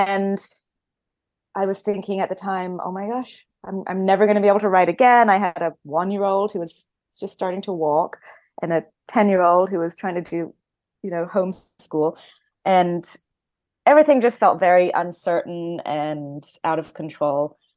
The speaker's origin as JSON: {"language": "English", "region": "England", "country": "United Kingdom", "tie": "born or raised there", "said": "I grew up in England"}